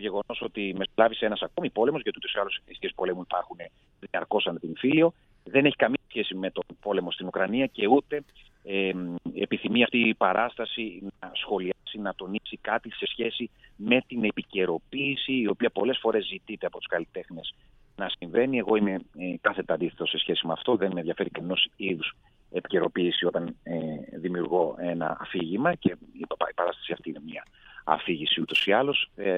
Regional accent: Thessaloniki, Central Macedonia, Greece; από όπου και εγώ κατάγομαι από τη Θεσσαλονίκη

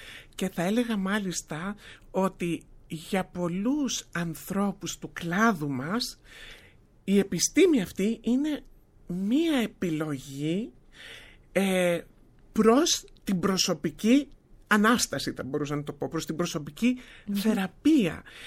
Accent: Chania, Crete, Greece; πέρασα 12 τραυματικά σχολικά χρόνια, μέσα στα οποία στην πατρίδα μου τα Χανιά τα είδα απλά όλα.

